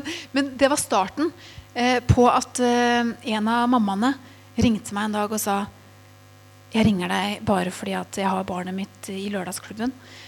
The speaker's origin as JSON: {"language": "Norwegian", "town": "Tønsberg", "region": "Vestfold", "country": "Norway", "tie": "born or raised there", "said": "Så vi flyttet til min hjemby I Tønsberg."}